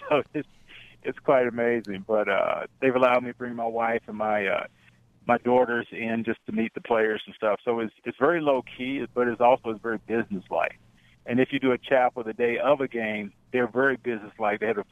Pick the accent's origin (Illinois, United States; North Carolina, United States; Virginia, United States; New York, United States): North Carolina, United States; Winston-Salem; Growing up in Winston-Salem, I had access to the coaches at Wake Forest.